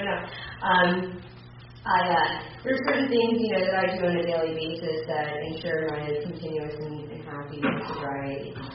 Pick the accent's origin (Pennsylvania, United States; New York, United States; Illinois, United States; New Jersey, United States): New Jersey, United States; Growing up in New Jersey does not look like a change in becoming an alcoholic, no matter how much that show wants to portray us to be.